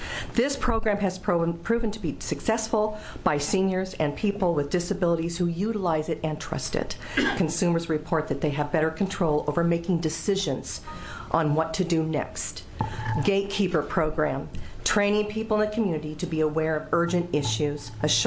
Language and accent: English; Salem, Oregon, United States; For the record … I am from Salem.